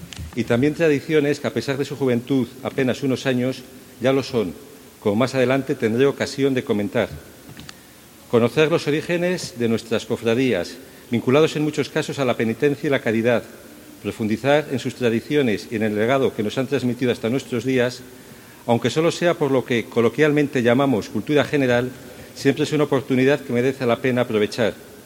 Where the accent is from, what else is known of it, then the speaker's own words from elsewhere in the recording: Valladolid, Castile and León, Spain; creo que para la mayoría de los que somos de Valladolid representa uno de los momentos cumbres de la Semana Santa